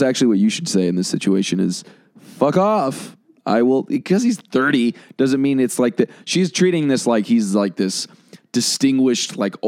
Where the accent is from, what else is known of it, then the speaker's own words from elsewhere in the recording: London, United Kingdom; I'm 22 from London.